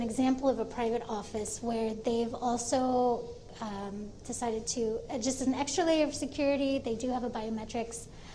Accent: California, United States; now in Philippines; I'm 100% Filipino. I was born here, but I was raised in California, went to school there.

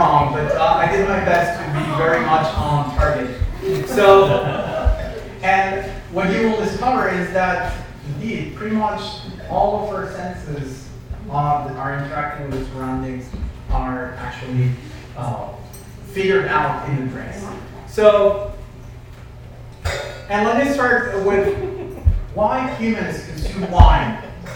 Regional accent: Mexico; moved away as an adult; now in United States; I was born and raised in Mexico. I studied science and engineering there.

